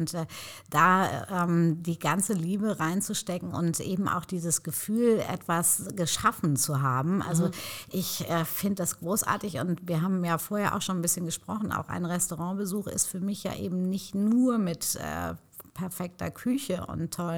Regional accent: Hövelhof, North Rhine-Westphalia, Germany; also born or lived in Hamburg; Aber groß geworden bin ich ja richtig zwischen Paderborn und Bielefeld in Hövelhof.

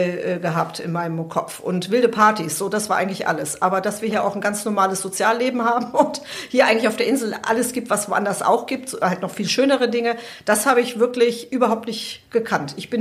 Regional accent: Hesse, Germany; moved away as an adult; Also bin ich aus dem Hessenländle nach Leipzig

